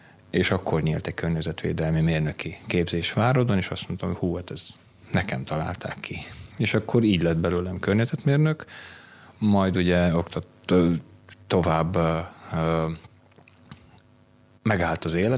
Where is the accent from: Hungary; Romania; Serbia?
Romania; Sânmartin, Bihor; gyerekkoromban, Szentmártonban gyerekeskedtem, és minden nap a 15-ös számú buszon kellett Nagyváradra a 4-es iskolába bejönni